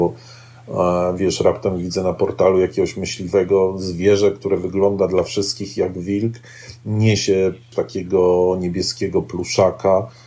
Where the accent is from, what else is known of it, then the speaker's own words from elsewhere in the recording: Warsaw, Masovian Voivodeship, Poland; Jestem warszawiakiem, jestem człowiekiem, który wychował się na Londonie, na Curwoodzie